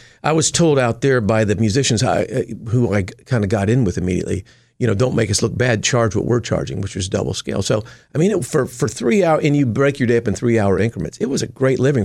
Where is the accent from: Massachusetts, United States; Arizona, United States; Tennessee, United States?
Tennessee, United States; Nashville; So I grew up in Nashville. My father was in Christian, contemporary Christian music.